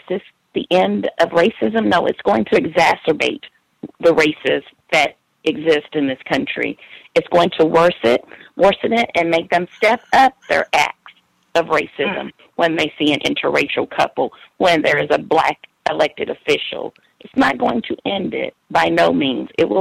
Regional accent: the South, United States; And many black in the South, especially, I'm from the South, I know for a fact many were lynched here in Texas

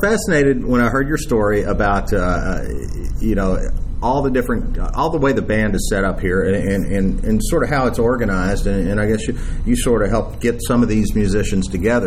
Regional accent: Louisville, Kentucky, United States; my hometown, Louisville, Kentucky, where it is truly the best time of year.

